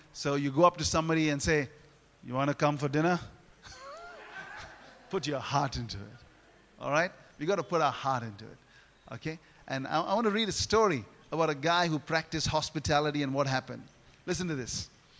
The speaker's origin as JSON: {"language": "English", "country": "India", "said": "You know, and being an Indian, I would cook an Indian curry there and take it."}